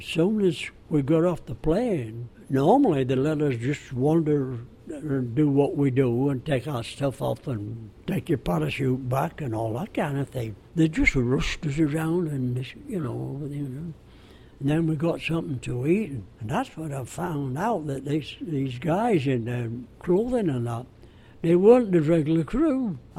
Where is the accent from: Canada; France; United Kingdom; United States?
United Kingdom; Bradford, Yorkshire and the Humber; But at my hometown of Bradford, they said it got bombed twice, but not much.